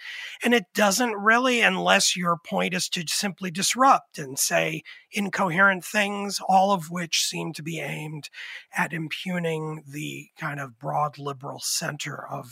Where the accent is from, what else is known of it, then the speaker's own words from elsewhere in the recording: Pennsylvania, United States; It's big in my home state, lamentably, of Pennsylvania.